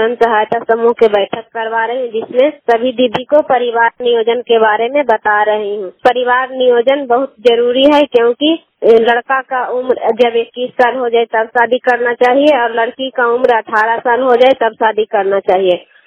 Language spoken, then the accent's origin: Hindi; Kaila, Bihar, India; मैं कैला गांव नगर नौसा प्रखंड नालंदा जिला की निवासी हूँ।